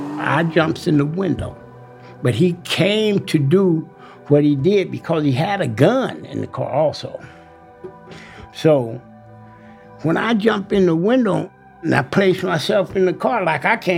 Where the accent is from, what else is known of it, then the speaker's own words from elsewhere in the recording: Riverside, California, United States; I'm from Riverside, and I'm 61 years old.